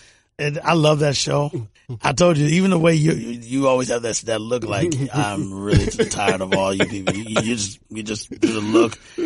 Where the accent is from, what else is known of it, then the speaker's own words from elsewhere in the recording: Texas, United States; I come from Texas where the white people we were around